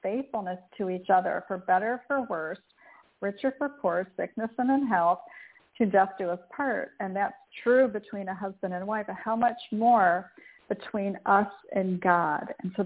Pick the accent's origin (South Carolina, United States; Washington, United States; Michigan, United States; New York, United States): Michigan, United States; I grew up in Michigan, and it used to just snow 3 feet.